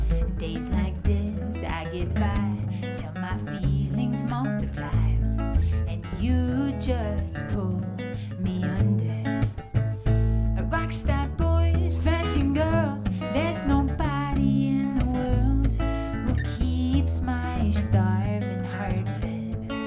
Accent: Midwest, United States; So since we're from the Midwest, we have to have one Midwest love song.

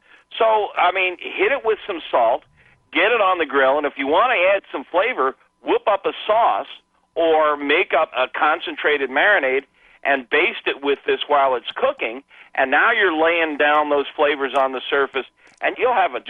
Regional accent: the South, United States; I was raised in the South, and it's just so nice to hear a Southern accent again. I can slip back into it really fast, really fast.

